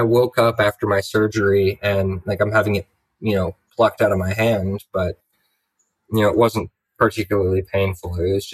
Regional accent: Alabama, United States; I'm from Alabama, most of my family lives in Alabama

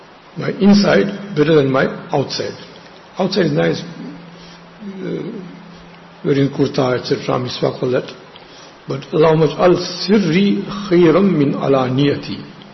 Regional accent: India; When I came from India, a nice goat was about 50 rands.

